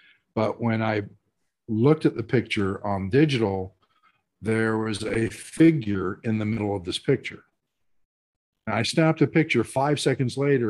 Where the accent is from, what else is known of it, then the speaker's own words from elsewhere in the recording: Florida, United States; The first one, I grew up in Florida. Let me put that out there.